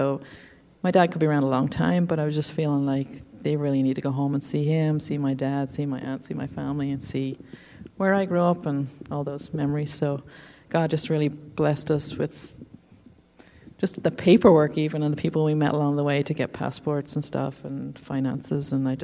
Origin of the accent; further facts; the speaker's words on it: Ireland; because I'm from Ireland until I married this man from West Richland. I was an Irish resident.